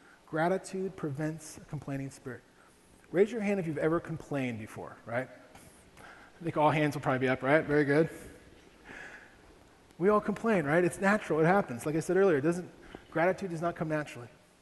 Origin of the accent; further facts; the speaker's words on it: Ohio, United States; I grew up in Ohio.